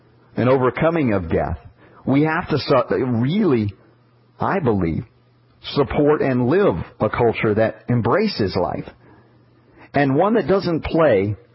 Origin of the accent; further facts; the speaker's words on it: United States; as a young man growing up in America, growing up and having a religion, that of my birth being Judaism